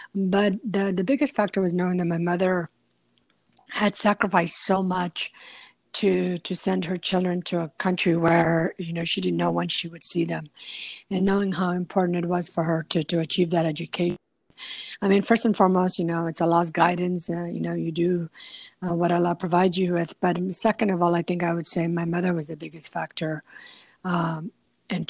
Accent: Concord, California, United States; also born or lived in Paktia, Afghanistan; So I came to California, grew up in Concord, California, you know, went to school locally. From the age 6 till about age 14, I grew up with my 4 siblings and myself and with my father

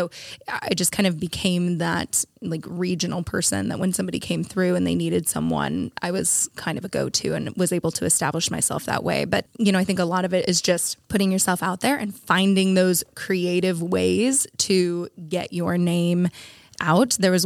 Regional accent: Seattle, Washington, United States; now in Nashville, United States; So like you said, I'm from Seattle and I have always wanted to be a country singer-songwriter.

